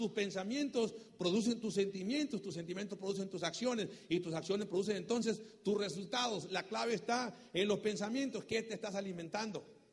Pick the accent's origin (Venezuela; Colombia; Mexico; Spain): Mexico; Sonora; Yo vengo de Sonora. Sonora, para si no sabes, México, está en el norte del país, a un ladito de Arizona. Sonora es la sucursal del infierno.